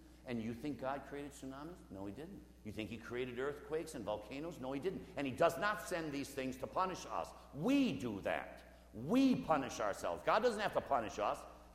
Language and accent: English; Milwaukee, Wisconsin, United States; born there; Milwaukee, Wisconsin was my place of birth. And a very beautiful city, by the way.